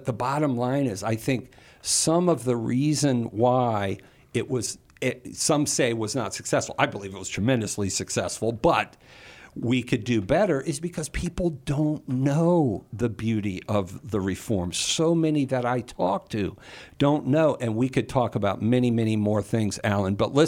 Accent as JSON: {"language": "English", "town": "Falls Church", "region": "Virginia", "country": "United States", "tie": "born or raised there", "said": "That's my old stomping grounds, man. I was raised in Falls Church, Virginia. We used to play Herndon in football."}